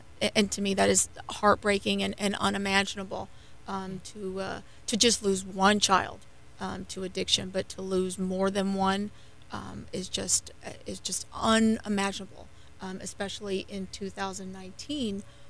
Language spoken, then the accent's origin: English; Kentucky, United States; I know I'm originally from Southern Kentucky. And when I think of the community that I grew up in, I knew everybody.